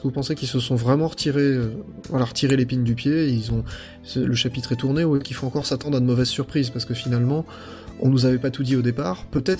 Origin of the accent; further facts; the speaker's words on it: France; c'est parce qu'on est français, ça, monsieur